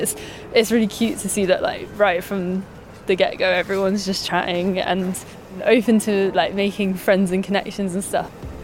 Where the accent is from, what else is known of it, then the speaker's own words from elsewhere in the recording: Eastbourne, South East England, United Kingdom; I grew up in Eastbourne, so it's coastal, and yeah, being by the sea was really calming